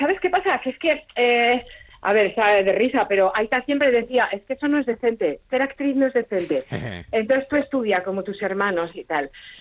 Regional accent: Bilbao, Basque Country, Spain; No os quiero humillar, pero soy de Bilbao.

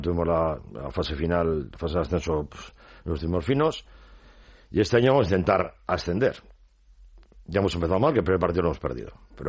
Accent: Bilbao, Basque Country, Spain; Yo cuando jugaba en Marza subía en el Funi Archanda, pues soy de Uribarri.

